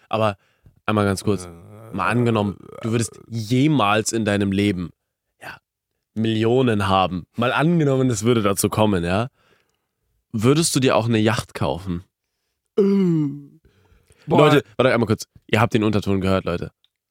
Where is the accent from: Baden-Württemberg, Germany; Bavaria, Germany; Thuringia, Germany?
Baden-Württemberg, Germany; Karlsruhe; Ja, ich war natürlich in meiner Heimat Karlsruhe